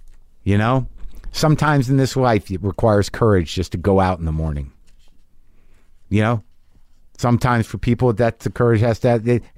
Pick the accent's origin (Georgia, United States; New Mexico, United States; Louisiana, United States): New Mexico, United States; I can do it, man. I grew up in New Mexico. I can make the right sounds.